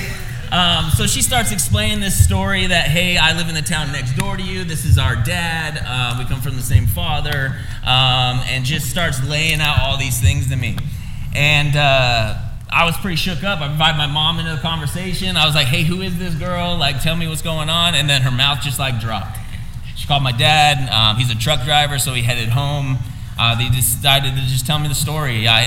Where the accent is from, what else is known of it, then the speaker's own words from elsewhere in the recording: California, United States; We're from California, actually.